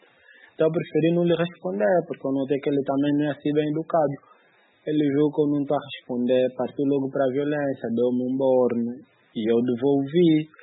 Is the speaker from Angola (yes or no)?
yes; Angola; Eu disse que sou angolano.